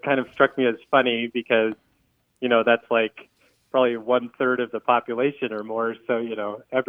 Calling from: Fall River, Wisconsin, United States; I'm from Fall River, Wisconsin.

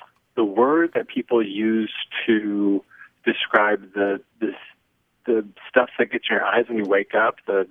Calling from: Dallas, Texas, United States; Dallas, Texas.

